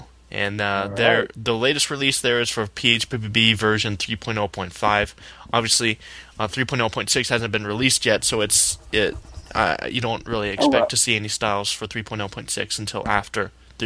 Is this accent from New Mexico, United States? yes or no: no; Washington, United States; from Washington.